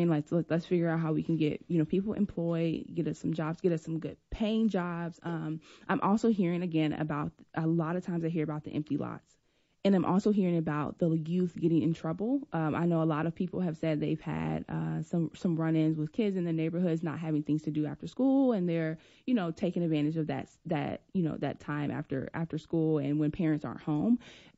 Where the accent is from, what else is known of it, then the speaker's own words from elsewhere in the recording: Chicago, Illinois, United States; You know, I'm from Chicago, where an area where gangs, drugs, and violence, you know, took a lot of the youth.